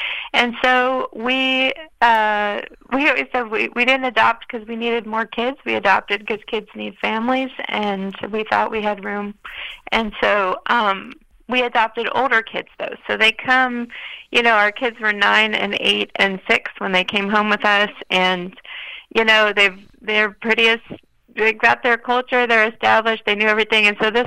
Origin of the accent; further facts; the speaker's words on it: Columbus, Ohio, United States; also born or lived in New York; Well, I am in Columbus, Ohio. And I was born in Columbus, Ohio. I grew up here, and then left for a while, lived in New York for a while, and then came back here